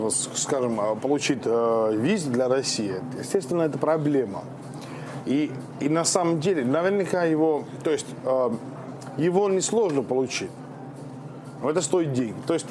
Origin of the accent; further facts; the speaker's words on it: Finland; Добрый вечер всем. Я из Финляндии.